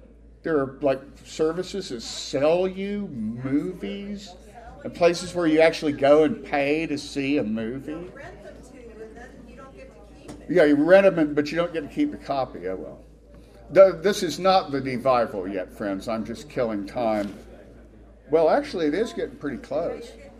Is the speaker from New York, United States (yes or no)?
no; Texas, United States; But I was standing in a crowd telling somebody that I was mentioned to somebody I was from Texas.